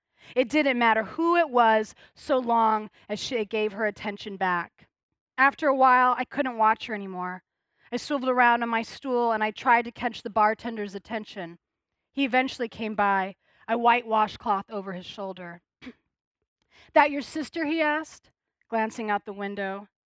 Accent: Denver, Colorado, United States; So I'm from Denver, and but I'm actually like I'm so deeply part of Colorado. So my ancestors migrated north from southern Colorado, which at one point had been Mexico before 1848, and they came up to Denver in the 1930s.

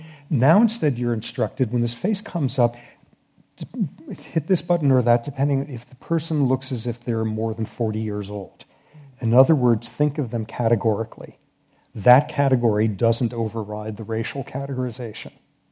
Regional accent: San Francisco, California, United States; I'm from San Francisco. They're my hometown team.

